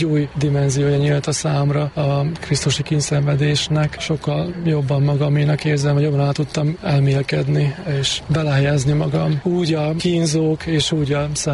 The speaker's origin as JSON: {"language": "Hungarian", "town": "Temerin", "region": "Vojvodina", "country": "Serbia", "tie": "born or raised there", "moved": "yes", "said": "Emellett egy nagyon erős kötelék a szülőföldemmel, a kapocs, mert Temerin mindig is a szívem, lelkem középpontjában van, és nem szeretnék elszakadni tőle."}